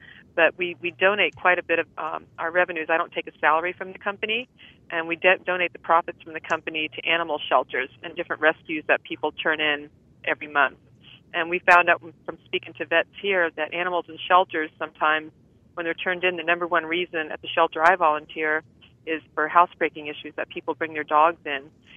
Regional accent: Jupiter, Florida, United States; I'm from Jupiter, Florida.

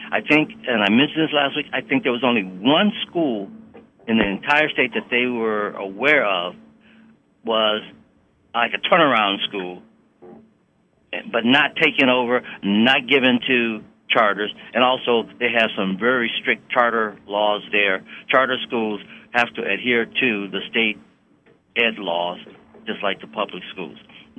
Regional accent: Detroit, Michigan, United States; you'll know that I was born and raised in Detroit.

